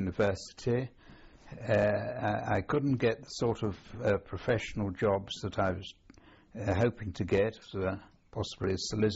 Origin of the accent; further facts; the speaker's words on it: Reading, South East England, United Kingdom; I was born in Reading in June 1914.